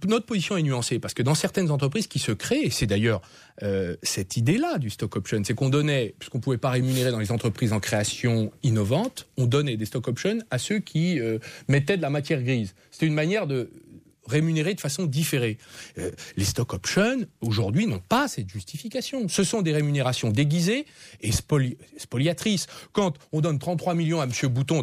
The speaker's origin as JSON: {"language": "French", "country": "France", "said": "Nous sommes Européens, puisque nous sommes Français."}